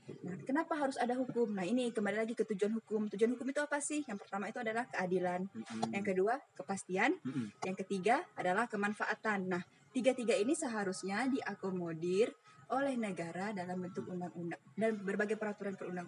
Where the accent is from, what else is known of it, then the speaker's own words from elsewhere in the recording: Pontianak, West Kalimantan, Indonesia; hanya suka ketinggalan, gak apa-apa. Lahir di Pontianak, besar di Pontianak